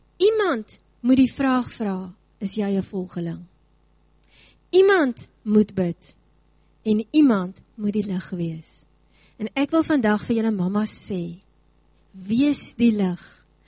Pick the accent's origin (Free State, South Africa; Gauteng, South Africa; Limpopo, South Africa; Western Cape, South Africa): Western Cape, South Africa; Worcester; Woester, ek kom van daar af, ek praat uit my tuisdorp.